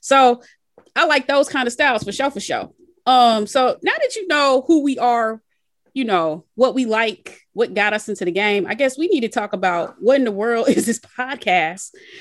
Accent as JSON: {"language": "English", "town": "Atlanta", "region": "Georgia", "country": "United States", "tie": "born or raised there", "said": "but then I grew up in Atlanta, so the Atlanta Beat."}